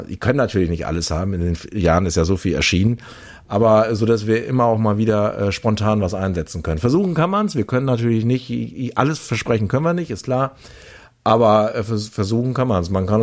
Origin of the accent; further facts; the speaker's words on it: Lingen, Lower Saxony, Germany; also ich komme aus Lingen, die anderen beiden nicht